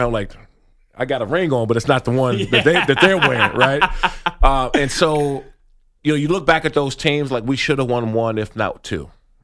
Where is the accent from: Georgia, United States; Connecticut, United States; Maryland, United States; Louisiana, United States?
Maryland, United States; I grew up in the Prince George's County, Maryland, Washington, D.C. area, so I grew up in a time where it was really rough there.